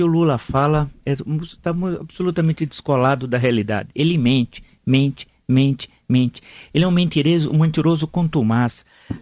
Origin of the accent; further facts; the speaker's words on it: Brazil; É para nós que somos brasileiros de bem.